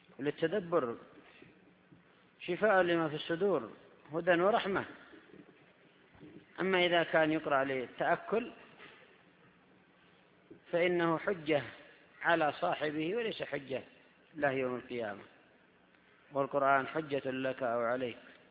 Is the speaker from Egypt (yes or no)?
no; Yemen; ولا سيما عندنا في اليمن أيضا الكثير